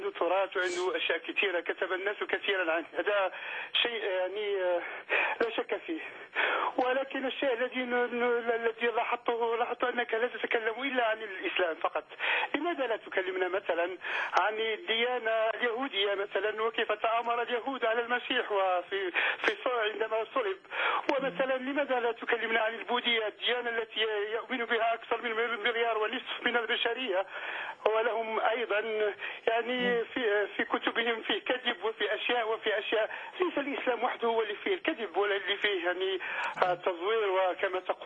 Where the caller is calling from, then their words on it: France; أنا من فرنسا أتتبع برنامجك